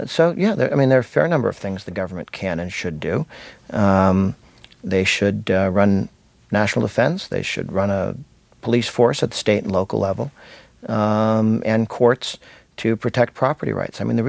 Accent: United States; Well, the good thing about being an American conservative is that you can be both traditionalist and revolutionary

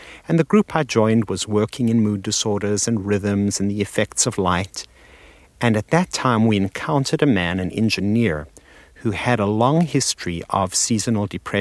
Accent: South Africa; moved away as an adult; now in New York City, United States; I come from South Africa, where the seasons are very mild and blend easily one into the other. And I came to New York City to do my psychiatric residency, and that was the summer of 76

